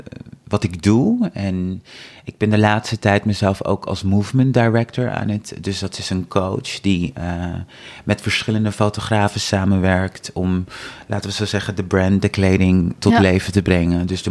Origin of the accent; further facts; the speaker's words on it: Amsterdam, North Holland, Netherlands; ik kom uit Amsterdam.